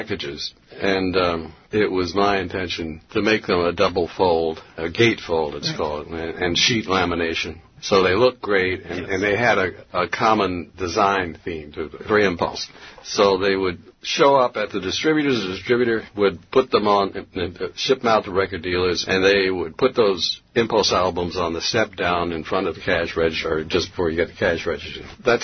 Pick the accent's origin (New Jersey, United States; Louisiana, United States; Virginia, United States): Virginia, United States; now in New York, United States; Quincy and I arrived in New York at the same time. He came from Chicago. I came from Virginia.